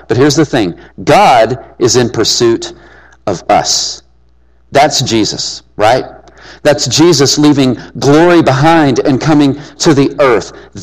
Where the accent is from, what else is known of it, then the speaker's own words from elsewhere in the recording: Texas, United States; This is North Carolina. Isn't this the place where racing is? I'm from Texas.